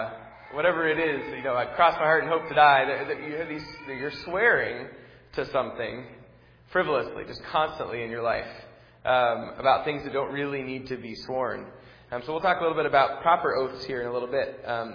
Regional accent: Boston, Massachusetts, United States; And so when I was growing up in Boston, one of the just sort of a colloquialism that you hear that constantly people are saying is

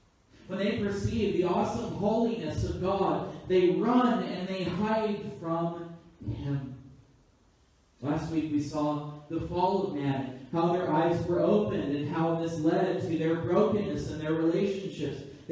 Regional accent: Los Angeles, California, United States; I grew up in Los Angeles, in the greater Los Angeles area, in a place called the San Fernando Valley. And so, as I have often joked before, if sometimes you hear me say the term like quite often, that's exactly why. I'm from the valley.

